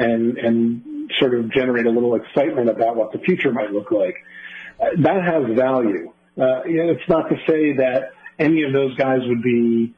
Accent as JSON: {"language": "English", "town": "Pittsburgh", "region": "Pennsylvania", "country": "United States", "said": "I'm from Pittsburgh. That was just me."}